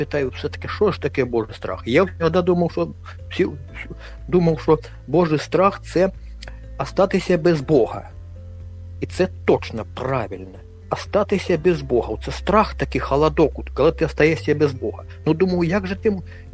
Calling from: Kraków, Lesser Poland, Poland; бо я з Кракова телефоную.

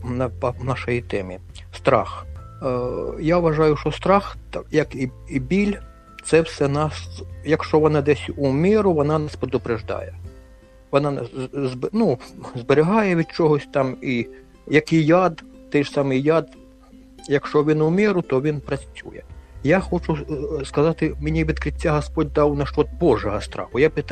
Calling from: Kraków, Lesser Poland, Poland; бо я з Кракова телефоную.

